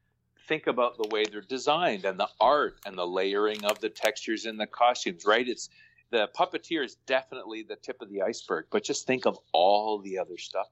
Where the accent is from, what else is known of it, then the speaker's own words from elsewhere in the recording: Canada; You're American. I'm Canadian.